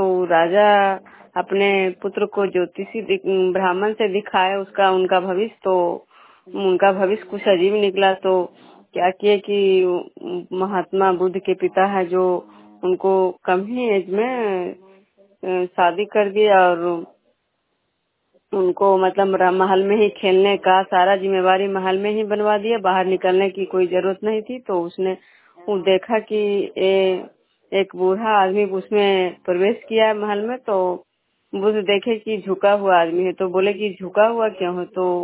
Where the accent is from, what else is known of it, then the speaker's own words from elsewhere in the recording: Vishnupur, Bihar, India; मैं बिष्णुपुर ग्राम खजरो पंचायत नालंदा जिला नगर नवसा प्रखंड के निवासी हूँ।